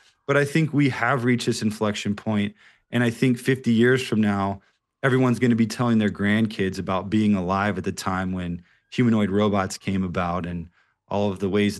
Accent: Austin, Texas, United States; You know, I mean, we picked Austin because we're from Austin.

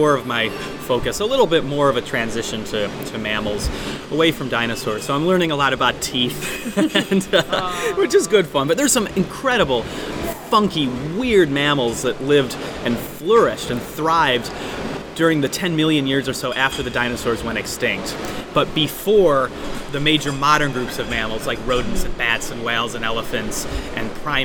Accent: Chicago, Illinois, United States; now in United Kingdom; I'm working on the Scottish accent, but I'm from the U.S. I grew up around Chicago. And did an undergrad degree in Chicago.

